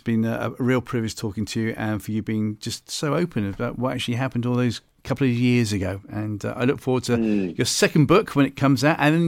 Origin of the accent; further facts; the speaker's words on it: Bristol, South West England, United Kingdom; Well, I consider Bristol my hometown, a city, should I say.